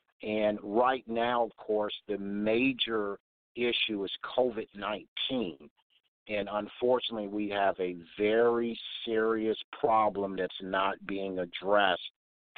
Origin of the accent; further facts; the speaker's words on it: Detroit, Michigan, United States; also born or lived in Toronto, Canada; I grew up in two different worlds. I grew up in America's worst city, Detroit, but I also grew up in the West's best city, Toronto, Canada.